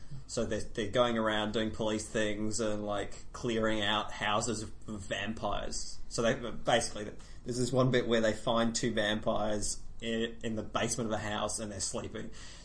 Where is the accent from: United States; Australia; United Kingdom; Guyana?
Australia; Yeah, well, no, we're Australian.